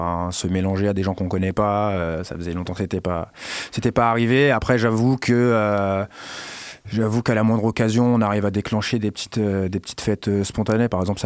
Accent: Garges-lès-Gonesse, Île-de-France, France; Alors moi, j'ai grandi à Garges-lès-Gonesse dans les années 90, donc dans un milieu bien caïra, on va dire ce qui est.

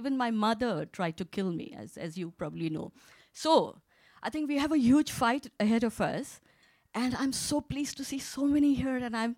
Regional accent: India; moved away as an adult; I am an Indian origin. Yeah. So I lived in India. I grew up in India. I got married in India

